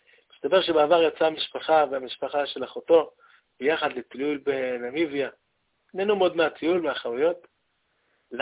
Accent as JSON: {"language": "Hebrew", "town": "Haifa", "region": "Haifa District", "country": "Israel", "said": "זכיתי גם אני להכיר אותו בתור חיפאי."}